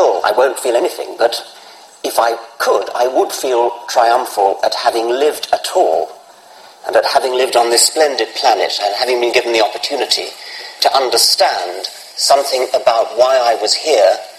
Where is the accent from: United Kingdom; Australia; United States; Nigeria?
United Kingdom; England; accent: English; Can you understand my quaint English accent?